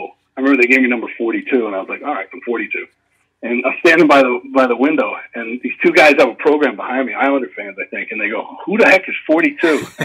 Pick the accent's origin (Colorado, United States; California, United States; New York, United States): New York, United States; he's from Boston, I'm from New York, and you know, 9/11 happened